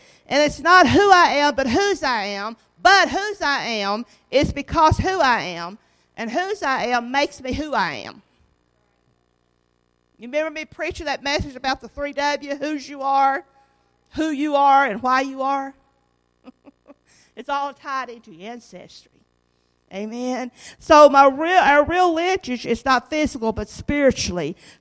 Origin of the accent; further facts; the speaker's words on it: Flatwoods, Kentucky, United States; a little girl born with red hair and freckles in Kentucky, you know, and born and raised in Kentucky in a place called Flatwoods